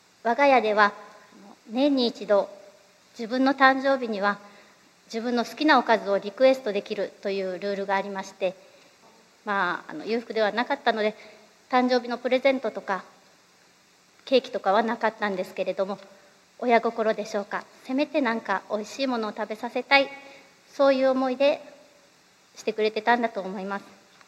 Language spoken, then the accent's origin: Japanese; Fukuoka, Japan; 私は福岡県の水田教会という教会で生まれ育ちました。兄が3人いまして、私は末っ子の女の子として生まれました。